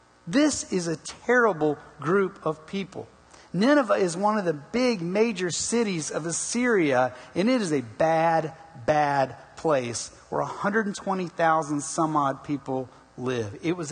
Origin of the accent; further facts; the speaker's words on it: Savannah, Georgia, United States; And I grew up in Savannah, Georgia, and so there's two military bases that are right there